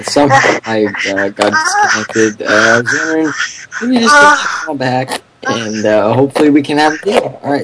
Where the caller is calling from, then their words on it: Las Vegas, Nevada, United States; I'm actually calling from Las Vegas.